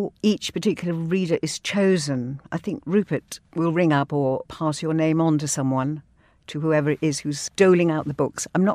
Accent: Cardiff, Wales, United Kingdom; born there; I don't speak Welsh. I was born in Cardiff

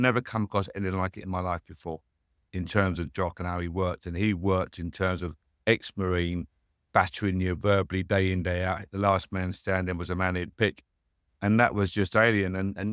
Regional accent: London, United Kingdom; I was a London boy, born and bred in London.

